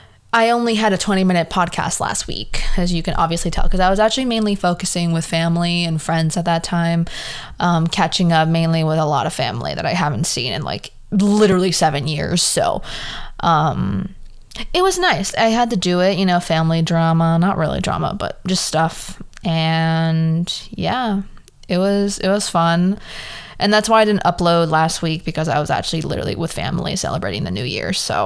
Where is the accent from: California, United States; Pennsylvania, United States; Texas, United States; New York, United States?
California, United States; also born or lived in Miami, United States; I was born in California, moved to Miami / Fort Lauderdale area when I was about 7. Then I moved back when I was like 12 or 13.